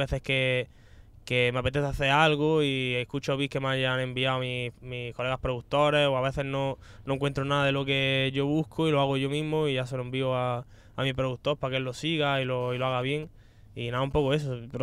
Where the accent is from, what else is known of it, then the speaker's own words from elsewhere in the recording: Granada, Andalusia, Spain; yo al final soy de Granada y siempre me ha gustado Granada